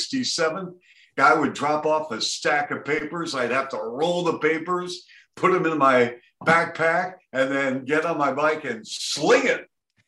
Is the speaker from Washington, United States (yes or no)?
yes; Seattle, Washington, United States; I grew up in Seattle.